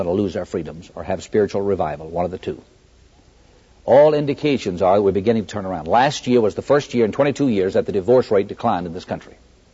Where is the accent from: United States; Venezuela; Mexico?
United States; Lynchburg, Virginia; God allowed me, a 22-year-old fresh graduate out of Baptist Bible College, Springfield, Missouri, to come here to my hometown, where I'd been born 22 years earlier, and start this congregation.